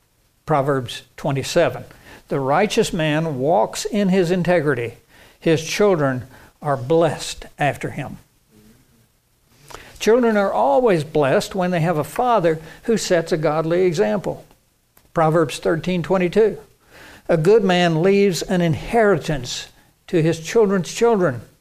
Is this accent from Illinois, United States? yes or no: no; Virginia, United States; I know of one church in my home state of Virginia that bragged that they had 52 buses going all over everywhere